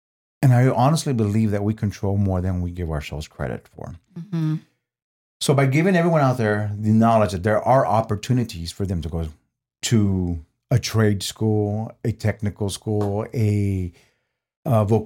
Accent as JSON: {"language": "English", "town": "Houston", "region": "Texas", "country": "United States", "tie": "born or raised there", "said": "Growing up in Southeast Houston, a lot of people would say it was rough."}